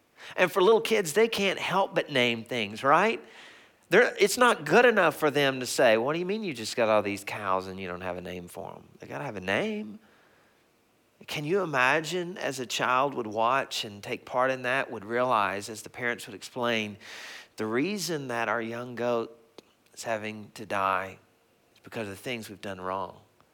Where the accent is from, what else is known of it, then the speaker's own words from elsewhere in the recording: the South, United States; when I grew up in the South, farmers know better than to call their animals by a name